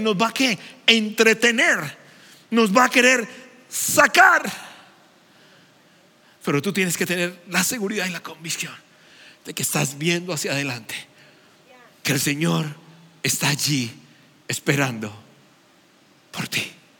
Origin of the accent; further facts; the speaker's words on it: Colombia; quieto, que yo soy colombiano